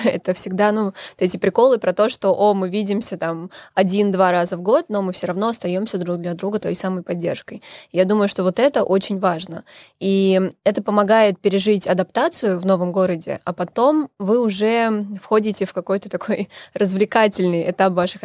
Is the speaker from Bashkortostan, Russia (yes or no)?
yes; Ufa, Bashkortostan, Russia; now in Kaliningrad, Russia; Я переехала в Калининград из Уфы, из Республики Башкортостан.